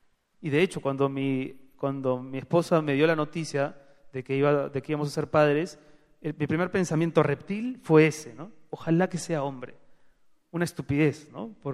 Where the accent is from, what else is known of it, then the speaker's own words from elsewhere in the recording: Lima, Peru; born there; Lima, la ciudad donde yo nací, es un desierto, ¿no? Es el encuentro de tres valles desérticos.